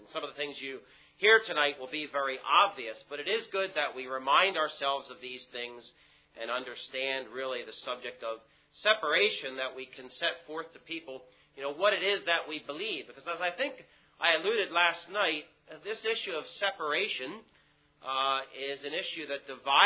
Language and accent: English; United States; being an American, I, of course, tend to speak of the culture I'm from